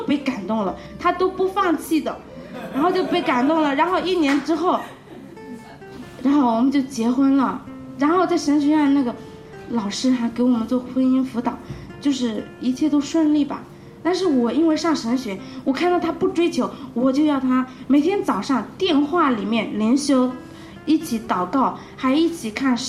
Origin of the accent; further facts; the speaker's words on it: Hubei, China; 我是湖北人，他是安徽人，然后我又嫁到那安徽